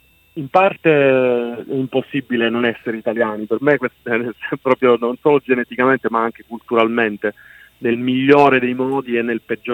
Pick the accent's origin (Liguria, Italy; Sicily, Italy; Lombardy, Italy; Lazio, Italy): Sicily, Italy; perché da siciliano c'è anche questo costante mal d'Africa, mancamento dell'isola.